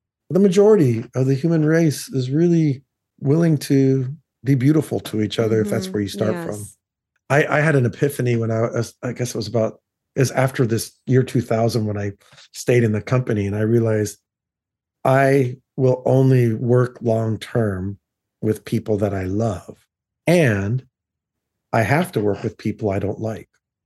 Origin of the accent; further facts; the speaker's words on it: United States; moved away; I'm an American, even though I've lived outside of America for 37 years.